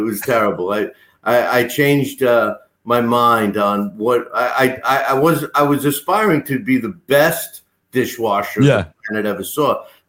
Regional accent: England, United Kingdom; I'm from England

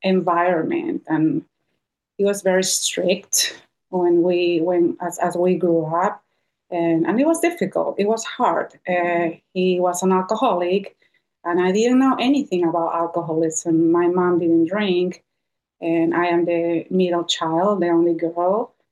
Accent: Lima, Peru; And I was born and raised in Lima, Peru, in South America.

